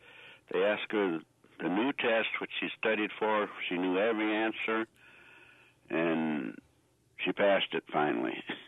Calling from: Rockford, Illinois, United States; Yeah, I'm from Rockford, Illinois.

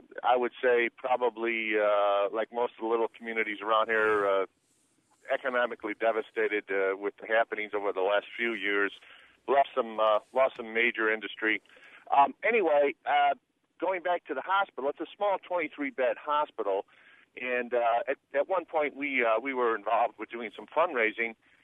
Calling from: Rankin, Illinois, United States; I'm calling on a cell phone from Rankin, Illinois.

